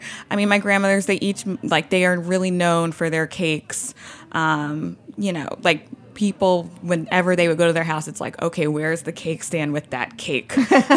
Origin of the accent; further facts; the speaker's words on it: Louisiana, United States; now in New York City, United States; So, you know, I live in New York City. I'm from Louisiana. Most of my family is still in Louisiana.